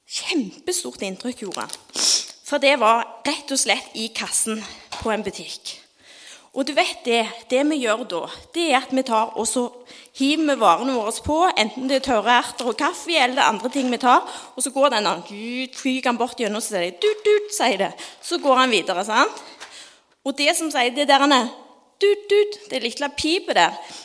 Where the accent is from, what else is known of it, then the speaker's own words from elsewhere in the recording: Riska, Rogaland, Norway; Jeg kommer fra Riska, født Riska.